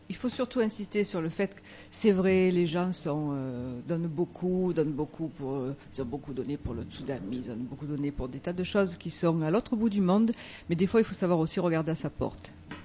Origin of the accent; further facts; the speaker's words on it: Corsica, France; Je suis corse.